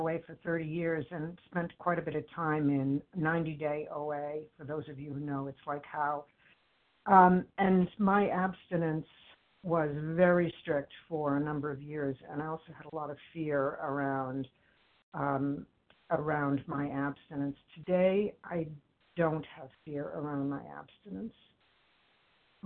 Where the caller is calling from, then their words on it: Cambridge, Massachusetts, United States; I'm calling from Cambridge, Massachusetts.